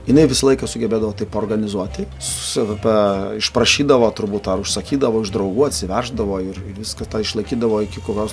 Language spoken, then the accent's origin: Lithuanian; Vilnius, Vilnius County, Lithuania; Aš esu vilnietis ir gimęs ir išaugęs ant Vilniaus asfalto ir man tai patinka ir tikrai džiaugiuosi, kad esu vilnietis